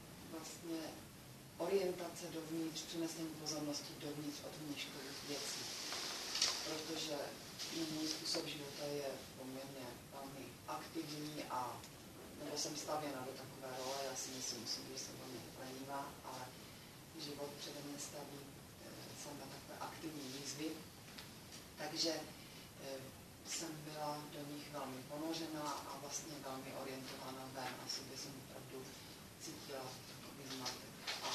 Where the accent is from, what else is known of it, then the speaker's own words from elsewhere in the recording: Znojmo, South Moravian Region, Czechia; a pocházím ze Znojma.